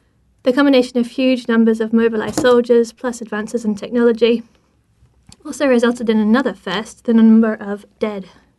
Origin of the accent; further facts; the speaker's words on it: Australia; now in New Zealand; As an Australian living in New Zealand